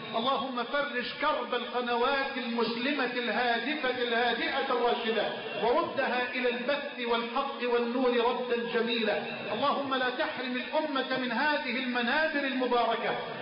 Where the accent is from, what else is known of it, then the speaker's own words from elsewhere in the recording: Egypt; بلدنا مصر